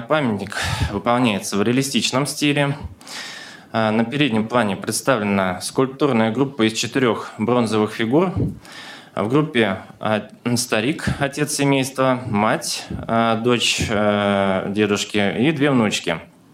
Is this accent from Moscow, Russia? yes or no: no; Novgorod Oblast, Russia; Так как я сам являюсь уроженцем Демянского района Новгородщины